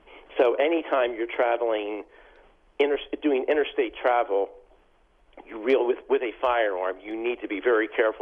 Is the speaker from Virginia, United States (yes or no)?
yes; Virginia, United States; It's also true here in my home state of Virginia